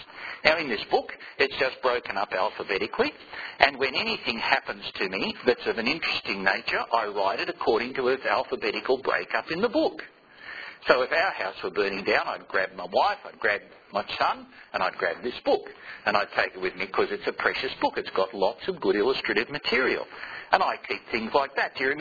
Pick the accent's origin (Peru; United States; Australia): Australia; I was saying how I grew up in Australia in the 1950s.